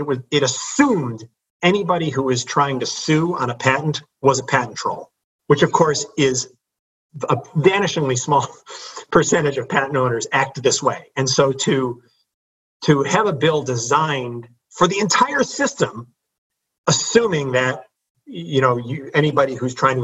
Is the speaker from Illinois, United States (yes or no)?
yes; Chicago, Illinois, United States; I grew up in Chicago, right? So Barack Obama was my home state senator.